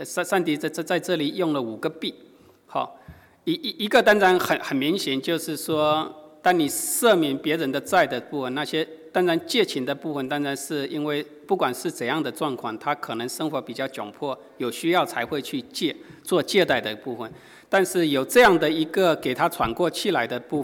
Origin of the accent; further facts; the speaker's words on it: China; 当然 我们中国人谁是债主